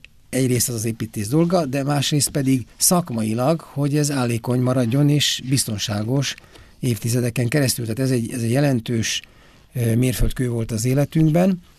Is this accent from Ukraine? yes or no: no; Érsekvadkert, Nógrád, Hungary; accent: Palóc; Én Palóc vagyok, Érsekvadkertről származom, a szüleim most is ott élnek, meg az egész családom, öcsém családja